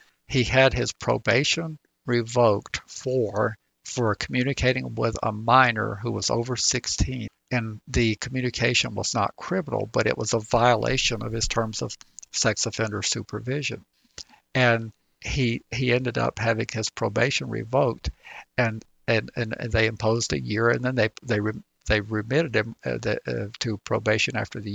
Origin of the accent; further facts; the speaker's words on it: the South, United States; As I grew up in the South, you go in those churches